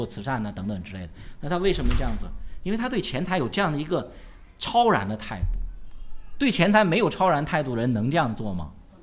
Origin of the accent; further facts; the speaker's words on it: China; 我们中国人的恶习喜欢用倒推法